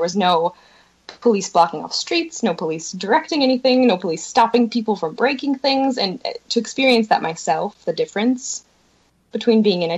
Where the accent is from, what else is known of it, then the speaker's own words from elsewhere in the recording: Chicago, Illinois, United States; I'm from Chicago, so I was in Chicago when the White Sox won the World Series